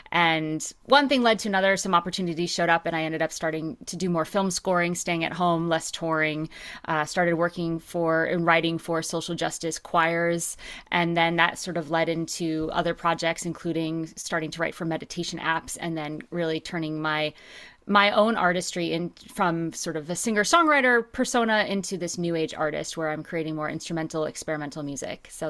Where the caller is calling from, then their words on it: New York, United States; I'm in New York, about an hour and a half north of New York City.